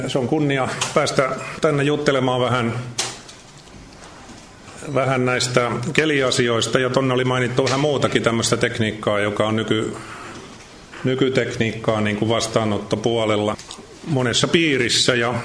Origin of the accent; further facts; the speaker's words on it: Netherlands; now in Finland; kun muutimme Hollantiin, että mä synnyin Suomessa ja olin täällä ensimmäisen vuoden kansakoulussa. Siitä pikkusen tämä suomen kieli on sitten säilynyt. Ja sitten muutettiin Hollantiin. Siellä mä olin 18 vuotta